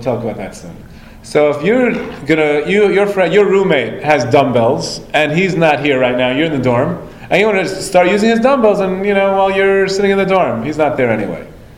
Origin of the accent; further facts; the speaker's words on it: Brooklyn, New York, United States; I remember when I grew up on Avenue J in Flatbush